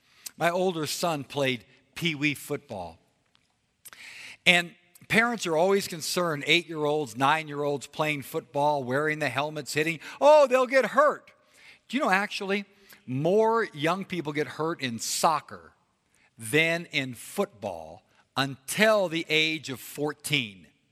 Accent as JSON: {"language": "English", "region": "California", "country": "United States", "tie": "born or raised there", "said": "The reason is I was raised in Southern California. I'm 11 years of age."}